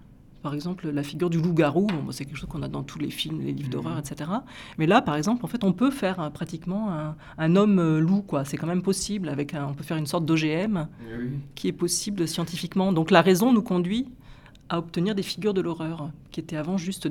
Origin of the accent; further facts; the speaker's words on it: Auvergne-Rhône-Alpes, France; je suis auvergnate et qu'en Auvergne, il y a toujours des guérisseurs